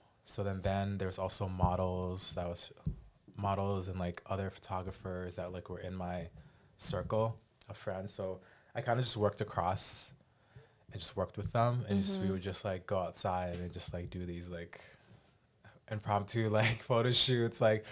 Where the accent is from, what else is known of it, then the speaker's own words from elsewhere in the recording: Toronto, Ontario, Canada; I grew up born and raised in Toronto. Mm. I grew up downtown in the city.